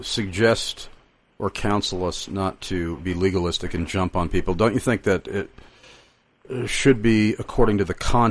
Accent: United States; I am certainly unashamed for being an American. I am grateful for being an American. I love being an American, even though I'm dismayed by much of what goes on in this country

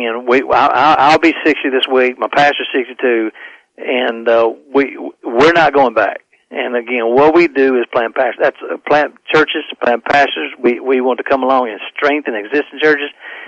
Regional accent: United States; But he understands that as an American, I can't stay in certain places.

